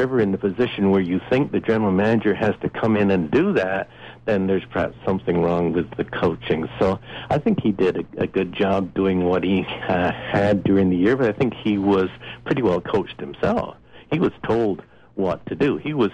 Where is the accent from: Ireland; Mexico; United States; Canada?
Canada; as a Canadian, that's the team that I'll be cheering for next week.